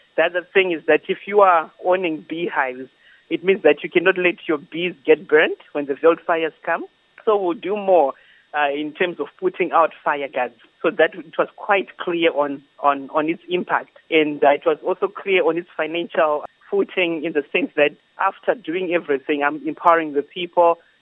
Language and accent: English; Harare, Zimbabwe; I'm from Harare, Zimbabwe.